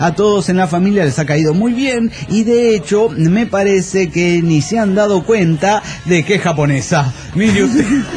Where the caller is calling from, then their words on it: Saltillo, Coahuila, Mexico; En Saltillo, Coahuila estoy, señoras y señores de la nave. ¿Cómo les va? Yo aquí con la novedad de regresé al calor del norte de México.